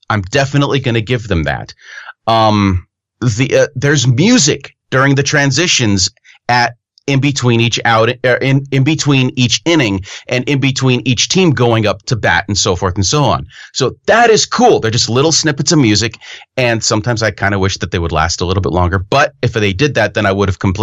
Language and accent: English; Seattle, Washington, United States; I played the Mariners the entire time because I'm from Seattle and that's the kind of nerd I am today.